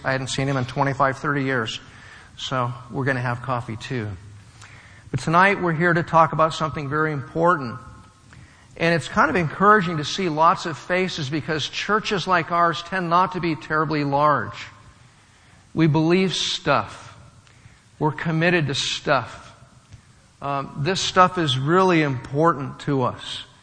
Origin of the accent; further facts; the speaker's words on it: Fremont, California, United States; And I am really happy to be back in NorCal. I'm from NorCal. I grew up in Fremont. I raised my family mostly in Fremont.